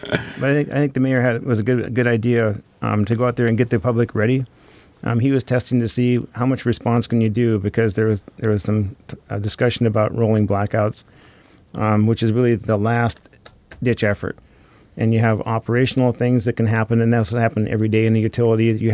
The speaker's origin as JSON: {"language": "English", "town": "Fairbanks", "region": "Alaska", "country": "United States", "said": "I'm actually from Fairbanks, William, and been there a long time."}